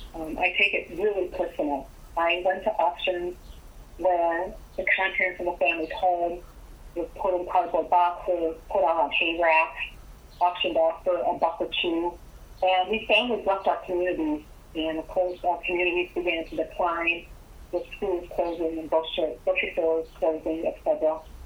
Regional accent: Brightfield, Minnesota, United States; And I grew up in outside of Brightfield, Minnesota, a little town of 500 up on the middle of the border, Minnesota-Iowa border. I had a high school class of just 24.

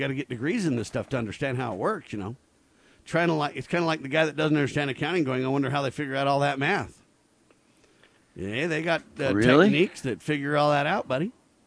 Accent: California, United States; I grew up in California, so when I was a little kid, I remember earthquakes

